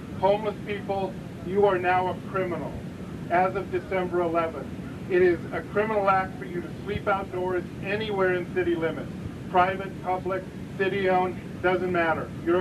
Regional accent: California, United States; I'm from the Bay Area, so I'll speak to San Francisco, Berkeley, Oakland, and Richmond.

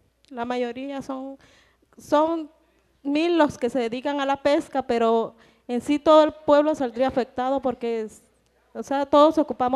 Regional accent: Jalapa del Marqués, Oaxaca, Mexico; Yo vengo de la comunidad de Jalapa del Marqués, Oaxaca. Nosotros fuimos desalojados hace 42 años cuando se construyó la presa Presidente Benito Juárez.

